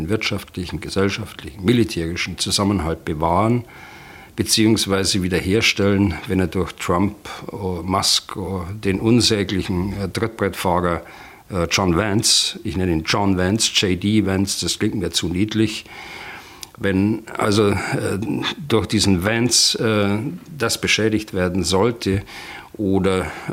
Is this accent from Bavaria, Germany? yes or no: yes; Bavaria, Germany; now in Berlin, Germany; Ich bin als Bayer hier in Berlin ziemlich bodenständig, mitten in Berlin.